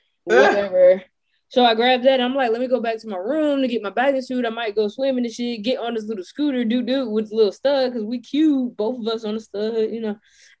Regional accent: New York, United States; also born or lived in New Jersey, United States; in my hometown, in my city. My cities of New York and New Jersey

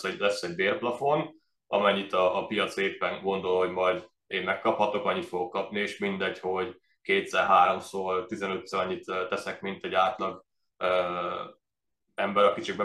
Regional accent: Zalaegerszeg, Zala, Hungary; Én zalaegerszegi vagyok ugye alapvetően, és el is helyezkedtem

